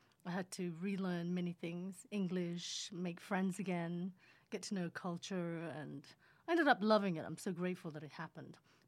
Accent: Sydney, New South Wales, Australia; accent: Australian; also born or lived in Indonesia; now in Los Angeles, United States; Actually, so my accent is Australian.

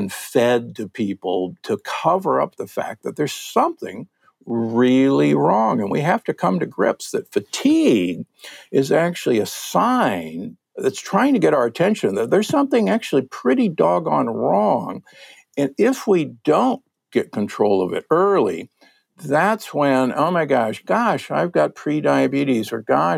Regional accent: Omaha, Nebraska, United States; I'm from Omaha, Nebraska, the Corn Huskers.

